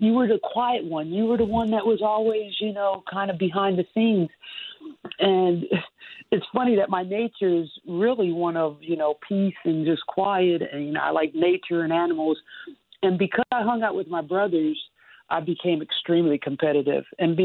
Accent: Camden, New Jersey, United States; And so, I come from Camden, New Jersey. And, you know, it took me such a long time to even be able to say that, to be proud of being from Camden, New Jersey.

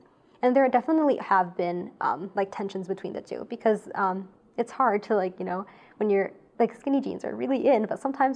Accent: United States; But I grew up in America, and like I wear jeans, you know

